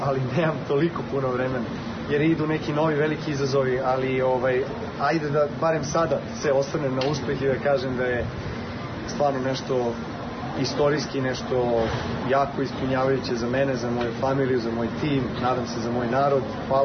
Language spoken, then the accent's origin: Serbian; Serbia; ja kao Srbin iz male zemlje